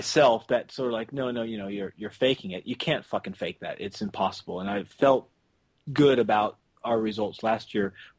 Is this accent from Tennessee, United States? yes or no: no; California, United States; You know, I'm American, so that's a pretty far place for a stupid person from Southern California.